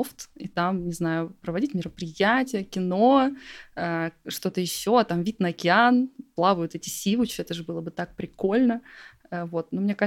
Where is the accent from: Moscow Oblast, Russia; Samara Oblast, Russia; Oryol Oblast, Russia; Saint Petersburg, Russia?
Saint Petersburg, Russia; Слушай, ну родина у меня Питер, я родилась в Питере.